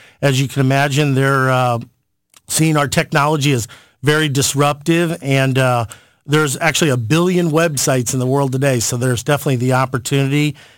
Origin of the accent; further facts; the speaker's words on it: St. Louis, Missouri, United States; Yes, we're from St. Louis. I'm personally born and raised in St. Louis